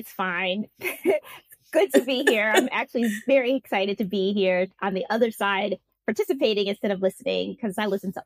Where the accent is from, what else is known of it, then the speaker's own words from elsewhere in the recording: Milwaukee, Wisconsin, United States; But growing up in Milwaukee was actually quite picturesque in a lot of ways, in the sense that most people don't think of Milwaukee as great places to live or anything.